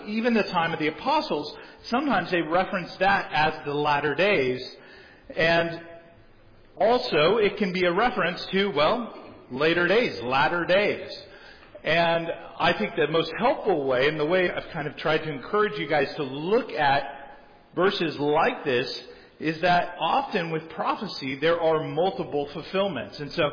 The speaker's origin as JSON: {"language": "English", "town": "San Diego", "region": "California", "country": "United States", "tie": "born or raised there", "said": "Growing up in San Diego, you could often tell who the tourists were."}